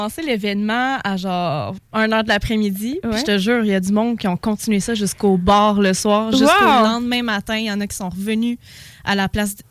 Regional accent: Quebec, Canada; moi, je suis pas originaire de Québec, de la ville de Québec, dans le fond.

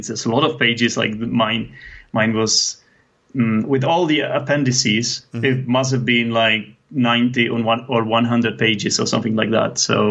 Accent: Czechia; first language Czech; English is a second language; And basically, we were just talking about English in Czech, which is my native language.

